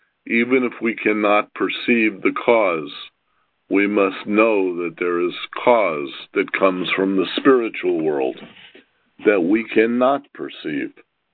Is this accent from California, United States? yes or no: yes; Los Angeles, California, United States; moved away as an adult; I was born in Los Angeles. I lived in Los Angeles until I was 63 years old. And then I left.